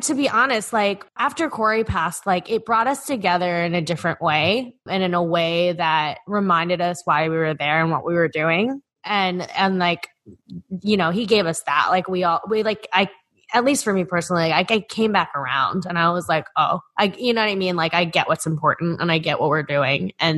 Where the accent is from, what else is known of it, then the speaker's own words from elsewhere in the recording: New York, United States; the biggest because I'm from Long Island.